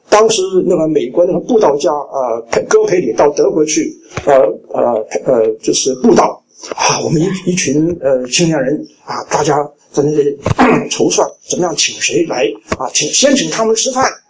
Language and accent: Chinese; Hong Kong; 我说我不是到香港去，我是回到香港去。